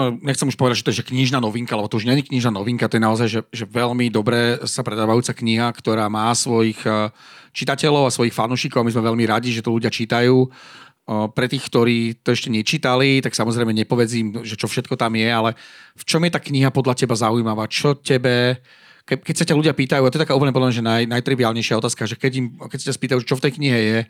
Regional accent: Žilina, Žilina Region, Slovakia; Ja som chalán zo Žiliny

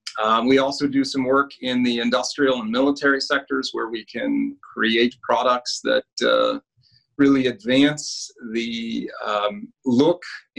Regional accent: Cleveland, Ohio, United States; I'm born and raised in Cleveland, Ohio. Experienced a little of the United States, but came back home here

